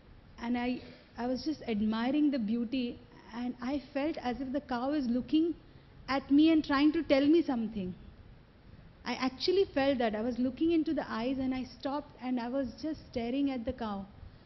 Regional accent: Mumbai, Maharashtra, India; I was brought up in Mumbai city.

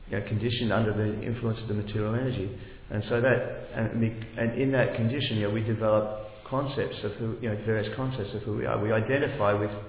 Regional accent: Australia; I was born in this family in this country, so I am Australian. My ancestors came out from England, 150 years ago or whatever, whatever. And I grew up in this family, I went to this school, I had these friends.

